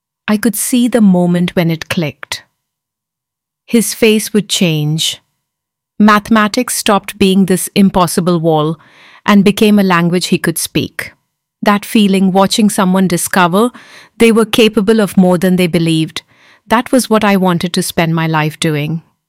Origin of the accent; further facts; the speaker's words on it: London, United Kingdom; Growing up in Tower Hamlets, I watched my younger brother